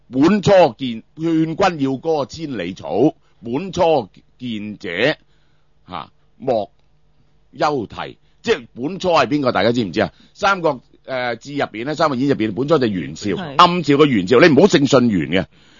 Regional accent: China; 我哋中国人咧话一个历史嘅民族就冇求历史真相嘅决心

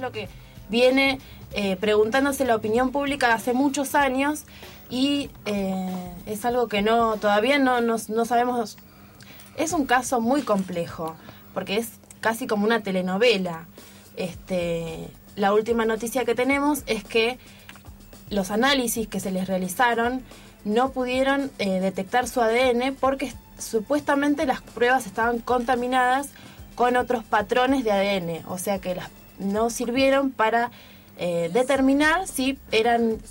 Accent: Patagonia, Argentina; En el sur, porque yo soy patagónica.

